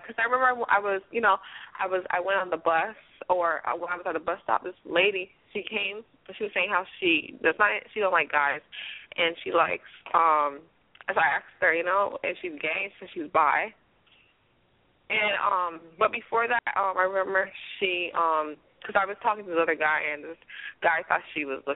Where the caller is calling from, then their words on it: Florida, United States; I'm calling from South Florida.